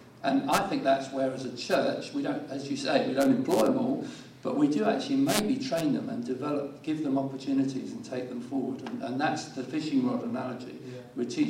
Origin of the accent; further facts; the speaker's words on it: Brighton, South East England, United Kingdom; just a sense of this being my hometown and saying, what could we do with that? And, you know, it's a shock when you realise that actually there is real need in a city like Brighton.